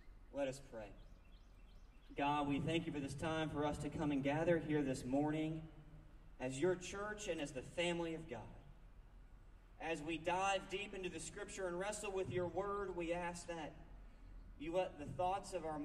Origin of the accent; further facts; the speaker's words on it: Atlanta, Georgia, United States; now in Raleigh, United States; I'm from Atlanta. I was born and raised in the big city, so I don't know, I didn't know until I moved to Raleigh that there were other airlines than Delta